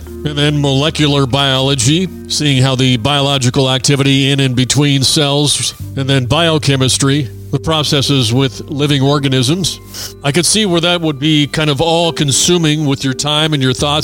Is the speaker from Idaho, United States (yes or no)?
yes; Lewiston, Idaho, United States; In this episode, we head to my hometown. It's where I grew up at 10 years of age, delivering the Lewiston Morning Tribune newspaper.